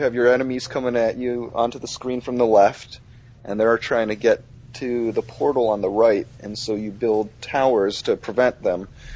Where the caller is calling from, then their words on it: Manhattan, New York, United States; I'm actually calling from Manhattan.